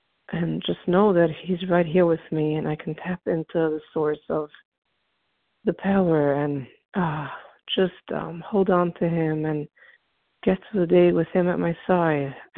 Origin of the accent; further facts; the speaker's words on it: New York, United States; from New York.